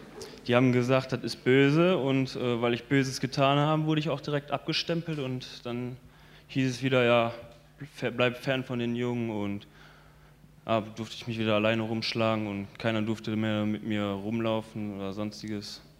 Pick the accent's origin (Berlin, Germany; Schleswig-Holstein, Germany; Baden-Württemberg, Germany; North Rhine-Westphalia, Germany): North Rhine-Westphalia, Germany; Schwelm; born there; also born or lived in Ennepetal / Wuppertal; now in Hückeswagen, Germany; geboren bin ich ursprünglich in Schwelm, habe dann in Ennepetal gewohnt und meine letzten 4 Jahre, bevor ich nach Hückeswagen kam, habe ich in Wuppertal gewohnt.